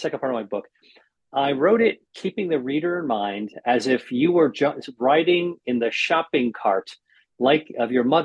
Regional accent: United States; in America, I grew up in America and we used to think of tuna, cans of tuna fish as sort of like cat food, you know.

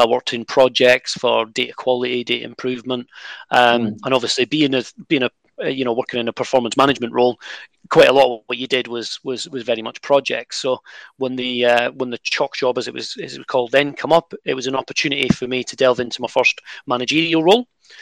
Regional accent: Scotland, United Kingdom; but I come from Scotland.

